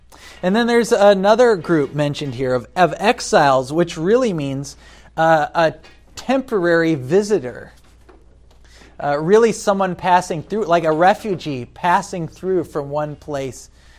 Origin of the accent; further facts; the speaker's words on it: United States; I mean, as an American, we see the same thing in America.